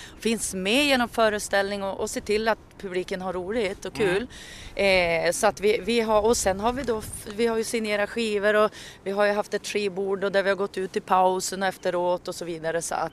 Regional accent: Örnsköldsvik, Västernorrland County, Sweden; hemma i Övik där jag och Peter kommer ifrån

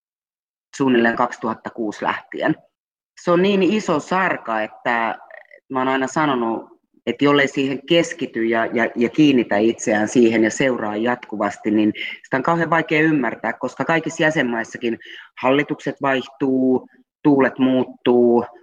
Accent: Espoo, Uusimaa, Finland; Ja sitten sieltä mä päädyin takaisin etelään, josta mä oon tietysti Tapiolasta kotoisin

